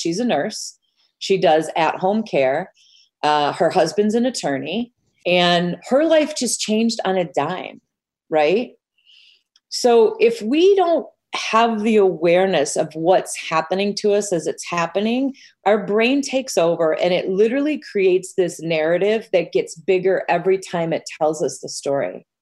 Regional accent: Midwest, United States; it brought me back to my childhood and such great memories of fall and why I love being a Midwesterner.

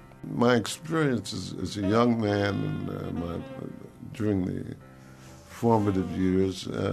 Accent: Fort Lauderdale, Florida, United States; born there; I was born in Fort Lauderdale, Florida in 1937.

